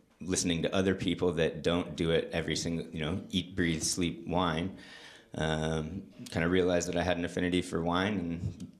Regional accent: St. Helena, California, United States; I was born and raised in St. Helena, so I've been a Napa native my entire life. Graduated St. Helena High 2006

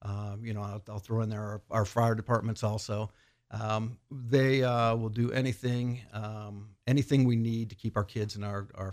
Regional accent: Auburn, Indiana, United States; I am from DeKalb County originally, which is northeast of Fort Wayne. Those of you that are car buffs, Auburn, Indiana, I grew up in that area.

